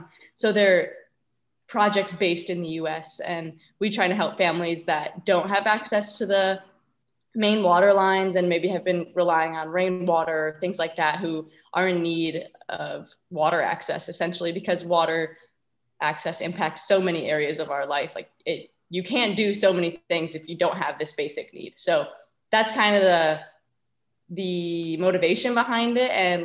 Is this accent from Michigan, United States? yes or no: yes; Michigan, United States; So I grew up in Michigan, and Michigan's a very nature oriented state, I guess you could say, surrounded by the Great Lakes.